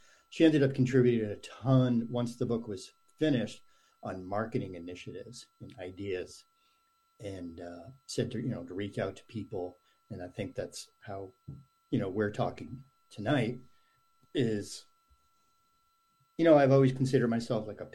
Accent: Massachusetts, United States; I grew up just outside Boston, a small town, small suburb, and it was very generic, and it was great.

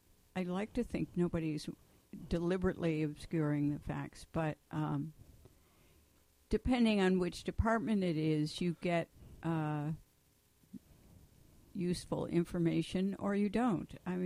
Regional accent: Hudson, United States; I'm a woman. I'm a Democrat in a sea of Republicans. I'm from Hudson.

